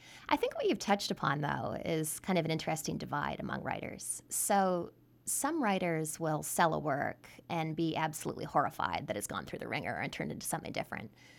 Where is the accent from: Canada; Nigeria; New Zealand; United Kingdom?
Canada; now in New York City, United States; I was born and raised in Canada, but my father's from California, and I've lived in New York City for about 15 years.